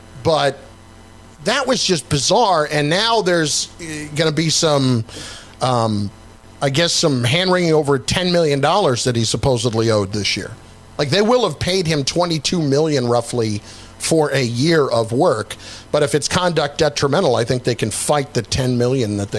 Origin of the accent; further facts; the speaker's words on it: New Jersey, United States; I'm from New Jersey.